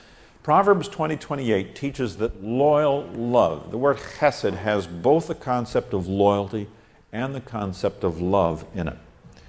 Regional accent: California, United States; I remember when we were working on the farm, I was growing up in California

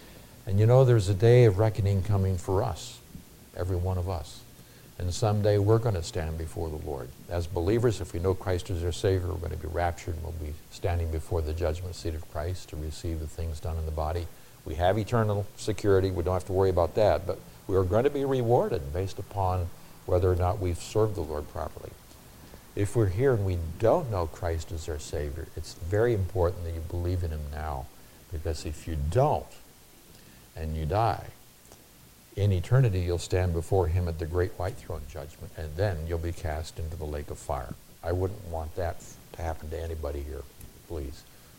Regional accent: Nigeria; And I came from Nigeria, which is named after the Niger River.

